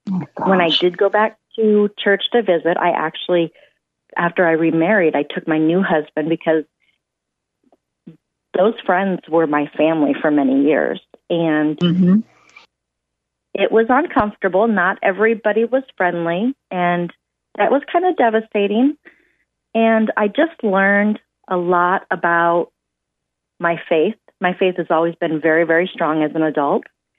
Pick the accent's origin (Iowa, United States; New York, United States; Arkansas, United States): Iowa, United States; Webster City; I graduated from high school in Sioux City, Iowa, and I did move back to my hometown of Webster City, Iowa, and raised my kids there in that area of Iowa